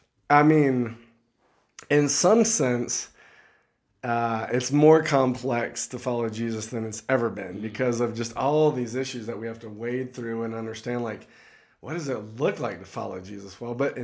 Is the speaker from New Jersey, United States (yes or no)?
no; Florida, United States; I'm an American. I'm probably a moderate conservative. I'm an independent. I'm from Florida. My identity kind of was built on my nation, my family of origin.